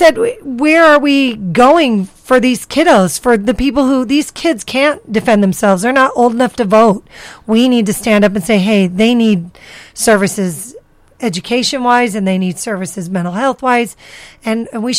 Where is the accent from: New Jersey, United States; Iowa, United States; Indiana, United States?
Iowa, United States; Well, I know you're from Illinois, but we're from Iowa, us three.